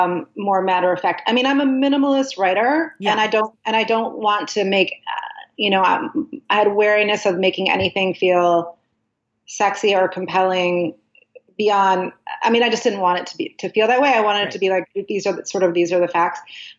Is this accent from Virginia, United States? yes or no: no; Chicago, Illinois, United States; I was born and raised in Chicago